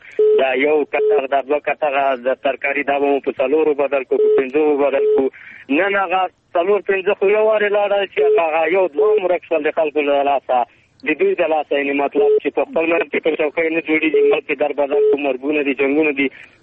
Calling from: Paktia, Afghanistan; زادران سیاستداری زازه ام دی پکتیا ولایت نو.

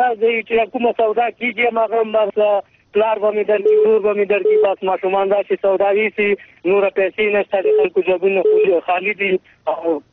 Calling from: Paktia, Afghanistan; پکتیا ولایت

